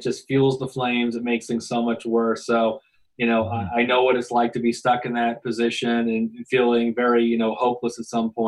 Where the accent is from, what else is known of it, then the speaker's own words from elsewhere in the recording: Fairfield, Connecticut, United States; And we had a school here in my hometown here at Fairfield, Connecticut, that had a roof that was leaking.